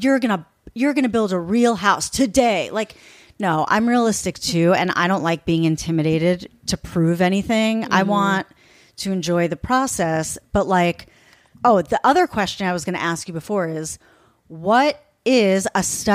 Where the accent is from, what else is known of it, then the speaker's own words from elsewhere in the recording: East Coast, United States; now in Los Angeles, United States; I'm from the East Coast, so I say Moss.